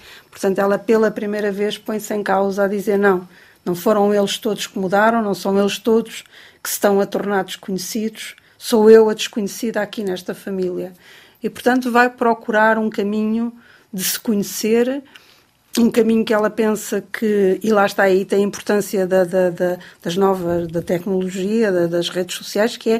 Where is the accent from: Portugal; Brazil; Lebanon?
Portugal; Sim, aquelas pequeninas coisas são portuguesas, porque sou portuguesa e porque escrevo em português.